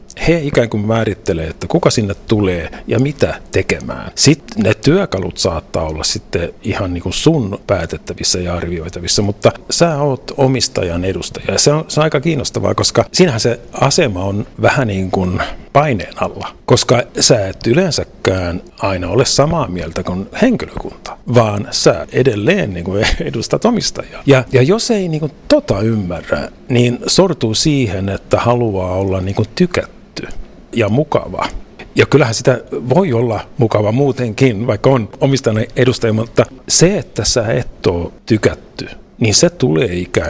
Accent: Oravais, Ostrobothnia, Finland; Mä oon Oravaisista kotosi ja mä oon kasvanut siellä keskellä metsää ja aika yksin

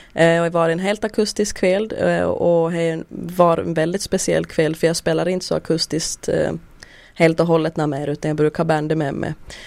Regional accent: Sondom, Ostrobothnia, Finland; now in Stockholm, Sweden; jag är ju född och uppvuxen delvis i Sondom, en bit utanför Vasa. Men jag har spenderat största delen av livet i Stockholm faktiskt, i Sverige.

